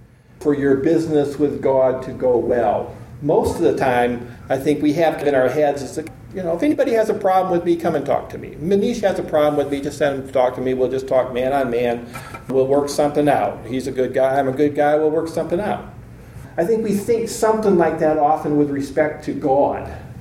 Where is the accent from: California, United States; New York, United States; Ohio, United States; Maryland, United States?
California, United States; We're from Southern California. What are we supposed to do?